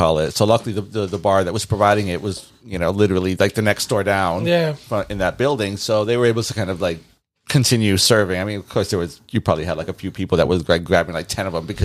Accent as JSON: {"language": "English", "town": "Bridgeport", "region": "Connecticut", "country": "United States", "tie": "born or raised there", "said": "There's a slight hint of culture. There's a slight hint of, you know, this whole urban feel of growing up in Bridgeport"}